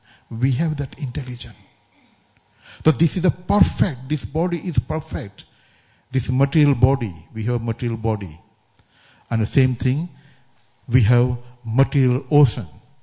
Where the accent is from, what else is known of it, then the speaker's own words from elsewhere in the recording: India; coming from India 40 years back. And of course, as an Indian